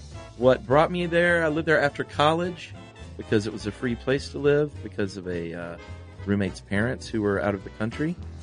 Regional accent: New Jersey, United States; I'm from New Jersey, and I've heard Chuck mention a few times that he lived in New Jersey for a bit.

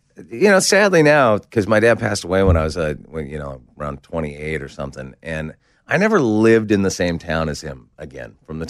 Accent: Santa Barbara, California, United States; born there; also born or lived in Maryland; I was born in Santa Barbara. My dad got a job out in Maryland, so we all moved out to Maryland. That's when I was real little.

